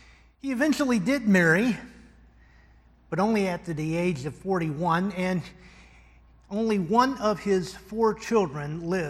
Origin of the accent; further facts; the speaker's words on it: the South, United States; born there; which is somewhat ironic since I'm a Southerner by birth. And even as a child growing up in the 70s, Robert E. Lee was still very prominent in some parts of the South.